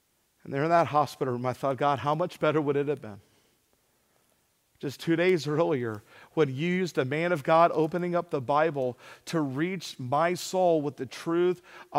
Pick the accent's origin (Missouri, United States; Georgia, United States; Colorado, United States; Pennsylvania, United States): Georgia, United States; Atlanta; I grew up in Atlanta, Georgia, on the north side of town.